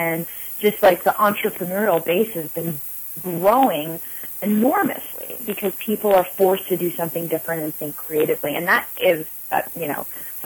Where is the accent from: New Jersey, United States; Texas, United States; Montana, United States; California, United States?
New Jersey, United States; I grew up in New Jersey.